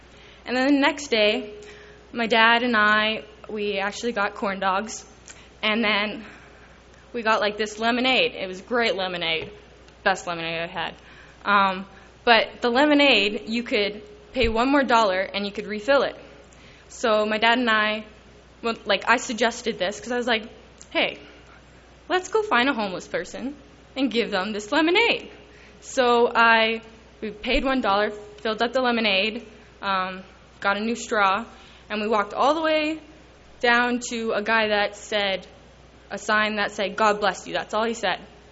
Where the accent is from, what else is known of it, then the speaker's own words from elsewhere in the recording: Calgary, Alberta, Canada; from Calgary, Alberta.